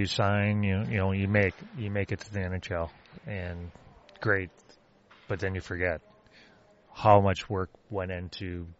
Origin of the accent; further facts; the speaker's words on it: Canada; Obviously, as a kid growing up in Canada